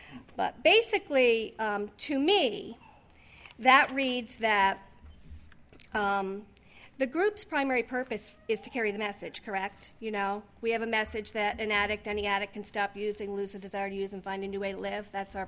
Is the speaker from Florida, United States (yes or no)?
no; Annapolis, Maryland, United States; I'm from Annapolis, Maryland, so I'm not really part of the Chesapeake and Potomac region.